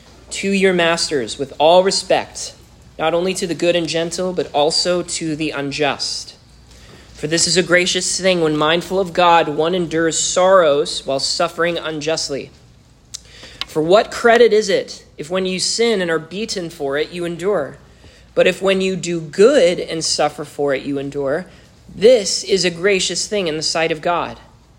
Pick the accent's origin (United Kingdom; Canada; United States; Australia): Canada; Vancouver, British Columbia; I'm Canadian, so if I say sports, you say what?